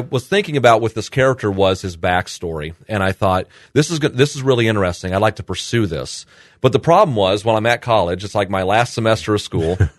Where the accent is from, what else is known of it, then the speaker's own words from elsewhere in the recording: Galesburg, Illinois, United States; growing up in Galesburg, kind of the common thing is, you know, you hear, oh, I can't wait to leave, can't wait to get out, you know. I was opposite of that. I liked being here.